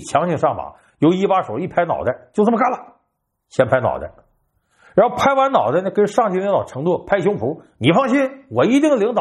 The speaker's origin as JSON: {"language": "Chinese", "region": "Northeast China", "country": "China", "tie": "born or raised there", "said": "你看我的老家东北有很多的这个地方的县城或者是县级市"}